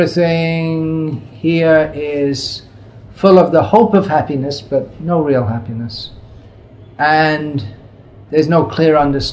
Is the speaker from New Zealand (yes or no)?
no; England, United Kingdom; I was a kid growing up in England, that I was taught that, well, if you don't believe this religion that I was raised in, then you go to hell forever.